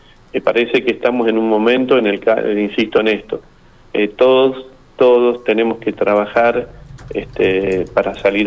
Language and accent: Spanish; Rosario, Santa Fe, Argentina; yo nací acá en Rosario, uh-huh. Soy de toda la vida, desde un barrio de zona sur, uh-huh. De un barrio de acá de la ciudad. Bueno, me crié viendo cómo crecía mi ciudad en la zona centro